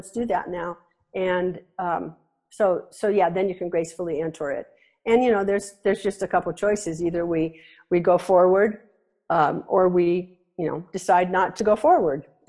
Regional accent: Nebraska, United States; I grew up in Nebraska.

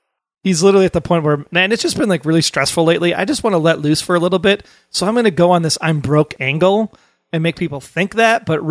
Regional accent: Milwaukee, Wisconsin, United States; I could pick on Milwaukee because I'm from Milwaukee

